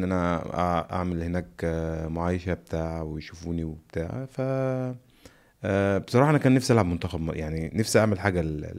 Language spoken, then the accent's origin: Arabic; Mansoura, Dakahlia, Egypt; يعني صعب جدا ان واحد من بلدية المحلة وارياف وهو اساسا، وانا كمان من المنصورة